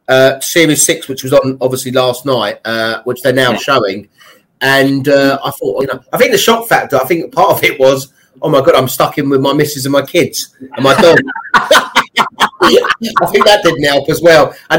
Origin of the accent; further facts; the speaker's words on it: Kenton, London, United Kingdom; I was from London originally. I was from Kenton originally, near Wembley. And then I moved back to London when I was 18 in North London.